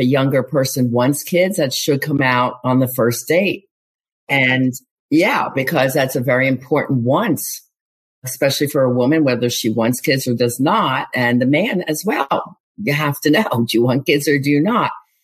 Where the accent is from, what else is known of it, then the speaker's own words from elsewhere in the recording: Pennsylvania, United States; I grew up outside of Philly, so...